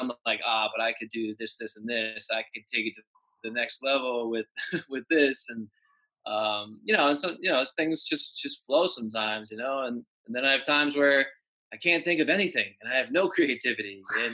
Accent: New York, United States; I grew up, an hour north of New York City. So I'm in the suburbs

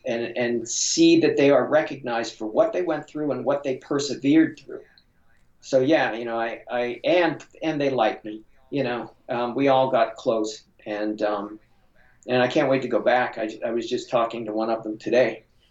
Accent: United States; You're our liberators, you know, because I'm American.

